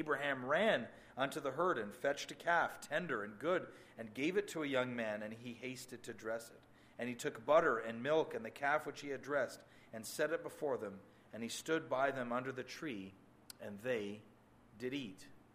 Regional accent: Canada; now in United States; although I live in Arizona, I'm originally from Canada.

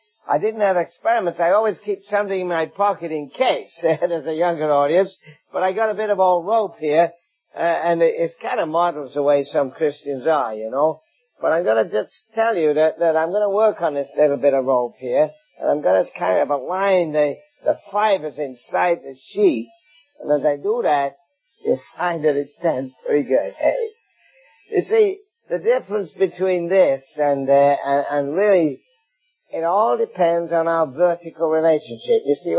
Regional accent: England, United Kingdom; accent: English; I hope you get my English accent a little bit

